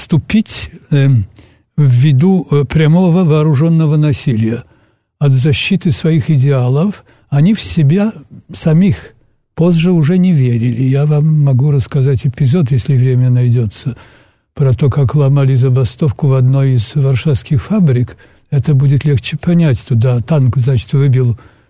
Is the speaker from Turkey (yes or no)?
no; Poland; Russian is a second language; also born or lived in Moscow, Russia; я говорю по-русски довольно прилично, потому что я москвич по рождению, и 8 лет первой жизни здесь я прожил. Но и мама моя по-русски говорила, я не забыл, поэтому, но я поляк, конечно.